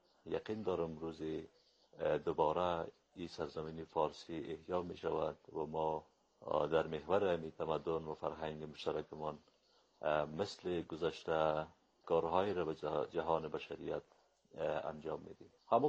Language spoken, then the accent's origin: Persian; Kabul, Afghanistan; born there; در شهر کابل از یک مادر و پدر پنجشیری به دنیا آمدم.